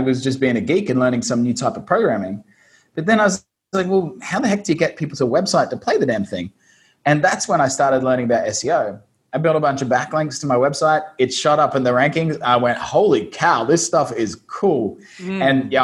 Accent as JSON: {"language": "English", "town": "Brisbane", "region": "Queensland", "country": "Australia", "said": "you can probably hear my accent. I'm from Australia, Brisbane, Australia. Originally a country boy, but studied software engineering at university."}